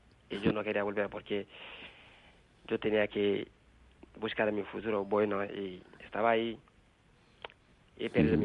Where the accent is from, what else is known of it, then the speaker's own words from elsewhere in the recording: Guinea; Catalan is a second language; Jo sóc de Guinea.